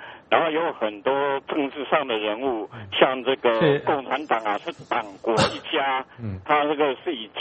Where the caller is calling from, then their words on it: Taichung, Taiwan; 我是台中的